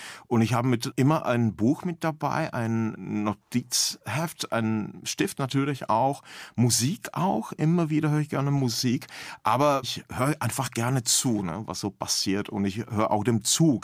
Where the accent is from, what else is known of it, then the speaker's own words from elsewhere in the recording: Lomnice nad Popelkou, Liberec Region, Czechia; now in Berlin, Germany; meine Heimatstadt Lomnice nad Popelkou im böhmischen Paradies sehr gerne den einen oder anderen Kasten Bier mit nach Berlin